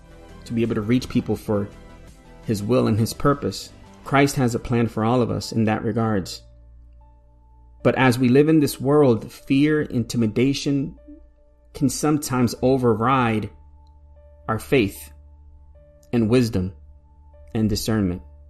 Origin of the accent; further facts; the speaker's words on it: Puerto Rico; born there; I was born in Puerto Rico.